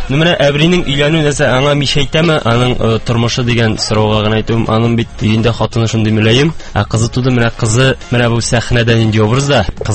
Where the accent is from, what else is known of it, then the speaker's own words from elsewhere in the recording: Tatarstan, Russia; Мин Балтач районыннан, Нормалыннан. Шунда туып үстем, мәктәптә йөрдем, 9 елдан соң Аллаһ шөкер дип киттем Аршага, 5 елны тәмамладым да, шуннан киттем Казанга, Культура университетына.